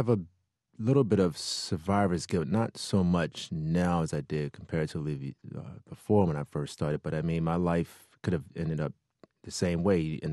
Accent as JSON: {"language": "English", "town": "Newark", "region": "New Jersey", "country": "United States", "tie": "born or raised there", "said": "Growing up in Newark, I was bombarded with people who carried guns, who sold drugs."}